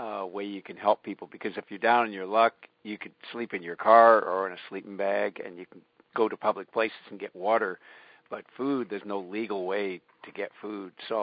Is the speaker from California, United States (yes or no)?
no; Miles City, Montana, United States; also born or lived in Billings; I grew up Eastern Montana in Miles City and Billings later. In Miles City, we didn't have any television.